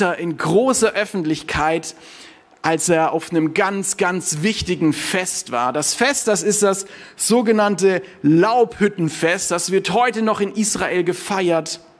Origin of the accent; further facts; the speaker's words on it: Baden-Württemberg, Germany; ich bin Schwabe.